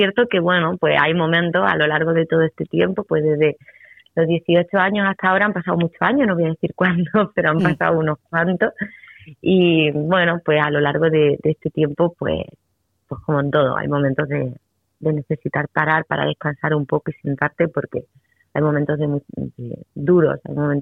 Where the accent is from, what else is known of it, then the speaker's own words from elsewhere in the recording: Málaga, Andalusia, Spain; Y empezó estudiando en Málaga, yo soy malagueña